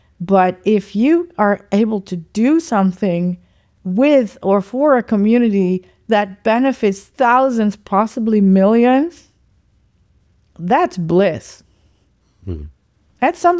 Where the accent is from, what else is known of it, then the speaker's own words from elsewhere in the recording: Netherlands; now in Germany; I am Dutch, half Danish, half Dutch, actually. I grew up in the Netherlands. I currently reside in Germany, but I love to live all over the world.